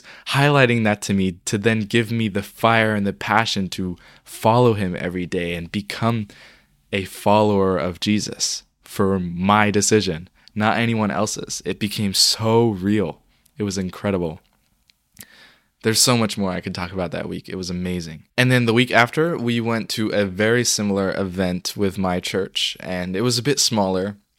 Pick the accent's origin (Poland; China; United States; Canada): China; I went to go see some friends that I grew up with in China.